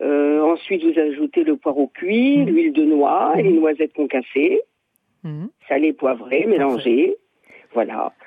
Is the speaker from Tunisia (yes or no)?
yes; Tunisia; now in France; Oh, je suis tunisienne et j'en ai manqué beaucoup du fromage.